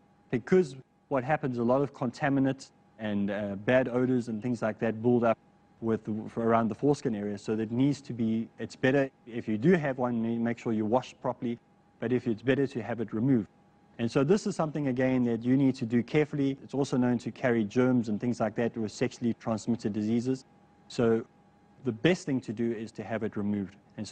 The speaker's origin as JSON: {"language": "English", "country": "South Africa", "said": "Well, I come from South Africa and we don't really have a culture. We're a multicultural society."}